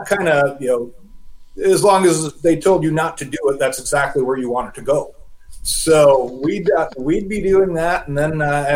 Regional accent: Michigan, United States; And growing up in Michigan's Upper Peninsula where we're at, you really need to have a pretty good imagination sometimes, especially back then, to really keep yourself going.

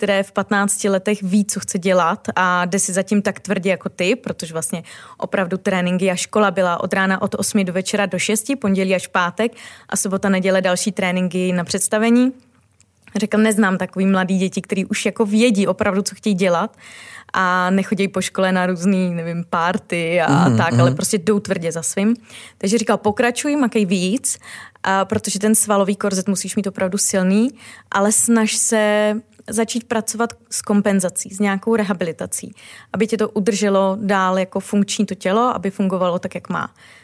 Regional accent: Prague, Czechia; Tak já jsem křtěná Vltavou, já jsem Pražačka nebo Pražan a celý život jsem vlastně prožila v Praze

